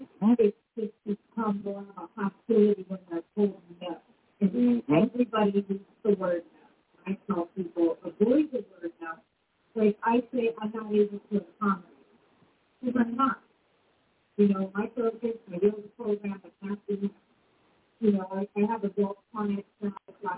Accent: Cleveland, Ohio, United States; I mean, I'm from Cleveland. You know, I go home, everybody, who is open?

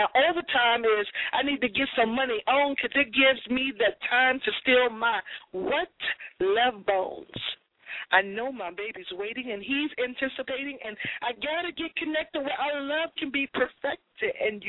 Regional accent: Boston, Massachusetts, United States; My hometown, Boston, you know, they never shut it down, but they shut the whole entire area down.

